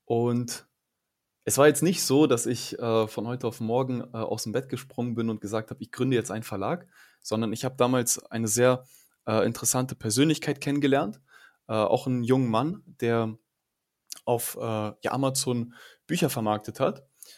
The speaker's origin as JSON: {"language": "German", "region": "Hamburg", "country": "Germany", "tie": "born or raised there", "said": "aktuell 21 Jahre alt. Ich komme aus Hamburg, auch hier geboren."}